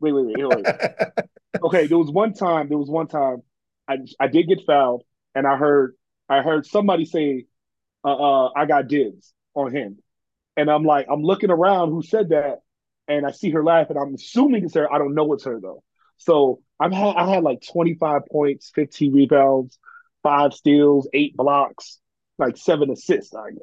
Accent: New York, United States; So me being a New Yorker and her being from El Paso, Kansas is literally in the middle.

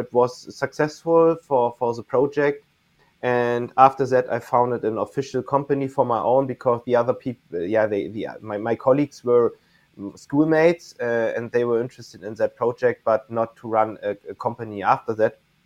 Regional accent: Lübeck, Schleswig-Holstein, Germany; And then I come to study here in Lübeck, my hometown, and then everything was offline.

